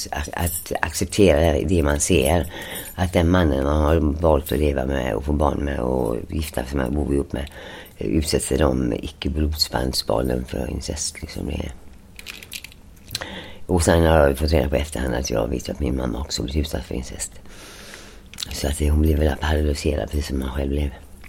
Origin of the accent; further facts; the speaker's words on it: Gothenburg, Västra Götaland County, Sweden; Jag är född och uppvuxen i Göteborg, i Frölunda.